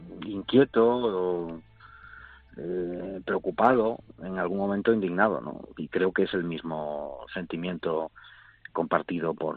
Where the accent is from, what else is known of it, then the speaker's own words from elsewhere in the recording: Ceuta, Spain; Sí, sí, yo soy caballa. No solo nací en Ceuta, sino...